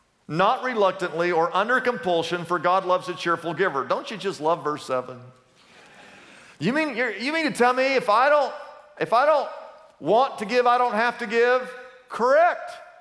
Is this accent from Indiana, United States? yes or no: no; Kansas, United States; I was raised in Kansas. That's where I grew up, me and Toto.